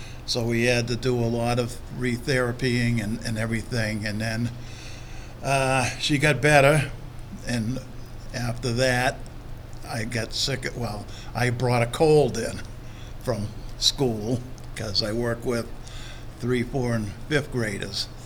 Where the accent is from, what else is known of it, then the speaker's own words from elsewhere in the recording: Massachusetts, United States; I worked at a school in Massachusetts. We're from Mass.